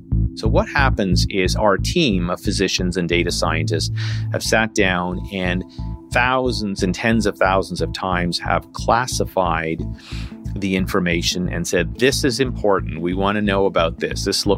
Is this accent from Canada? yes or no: yes; Canada; speaking here as a Canadian